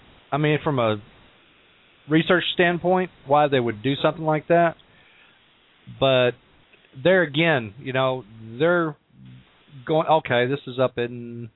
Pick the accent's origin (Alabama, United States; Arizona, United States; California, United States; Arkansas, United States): Arkansas, United States; I grew up in Arkansas, so it's, you know, undoubtedly I've been in the woods.